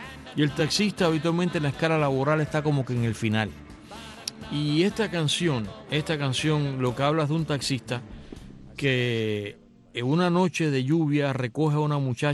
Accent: Cuba; Nosotros lo entendemos como cubanos

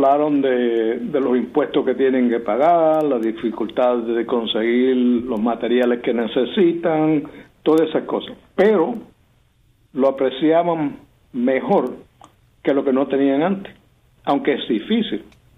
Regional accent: Cuba; como cubano le digo que los cubanos igual a los americanos.

